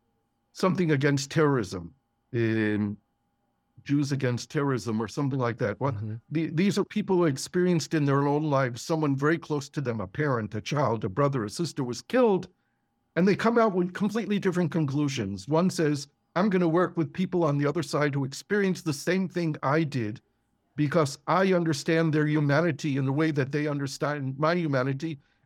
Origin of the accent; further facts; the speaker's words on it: United States; I grew up like you in America. I was born in 56, so I'm a few years older than you. I grew up in a very Jewish neighborhood.